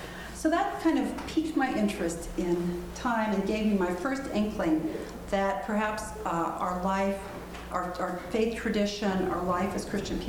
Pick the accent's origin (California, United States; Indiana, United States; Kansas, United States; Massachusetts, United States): Indiana, United States; Valparaiso; I come here from Valparaiso, Indiana.